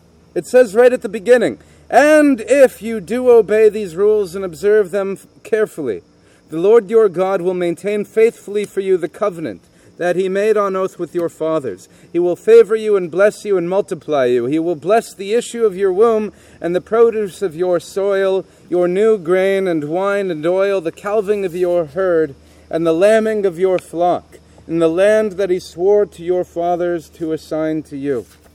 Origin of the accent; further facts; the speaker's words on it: Canada; now in United States; Most of you know by now that I'm Canadian. And a very proud Canadian, also now a proud American, but still a very proud Canadian.